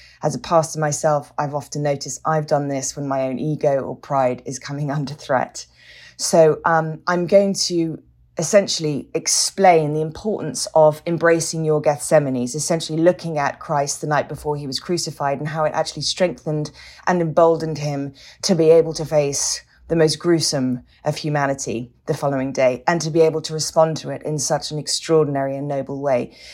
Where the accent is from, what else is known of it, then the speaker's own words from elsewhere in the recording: United Kingdom; Sometimes I just get up on stage and go … I'm British. Thanks very much. Good night.